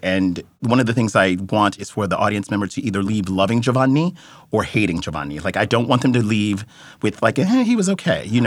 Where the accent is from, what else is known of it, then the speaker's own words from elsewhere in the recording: Columbus, Ohio, United States; Originally, I'm from Columbus, Ohio.